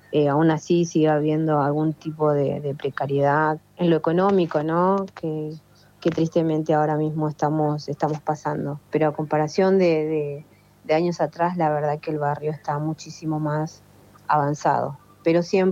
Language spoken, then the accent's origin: Spanish; Paraguay; Soy profesora de danza folclore de mi país, soy de Paraguay.